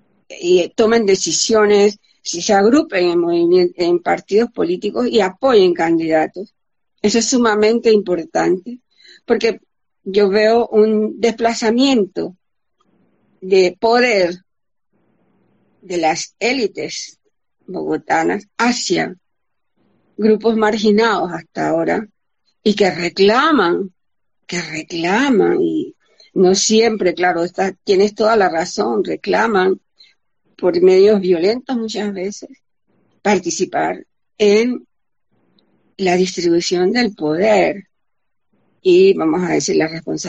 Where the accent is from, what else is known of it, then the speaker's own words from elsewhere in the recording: Panama; yo soy casi colombiana, casi más que el resto de los panameños que fuimos colombianos hasta 1903